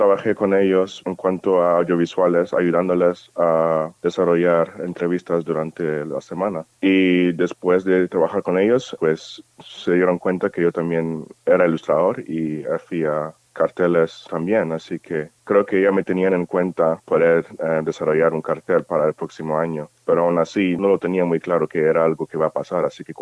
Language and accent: Spanish; Nigeria; O sea, soy nigeriano y es lo que diría en medio de los casos